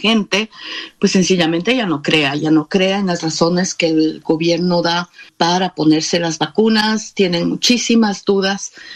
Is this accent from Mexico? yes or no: no; Guadeloupe; Y somos el departamento francés con más alto índice de cáncer de próstata en Francia.